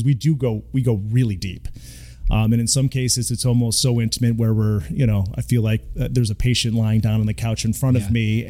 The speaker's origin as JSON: {"language": "English", "region": "Massachusetts", "country": "United States", "tie": "born or raised there", "said": "growing up in Massachusetts, and especially being an 80s kid, you know, I was an 80s kid."}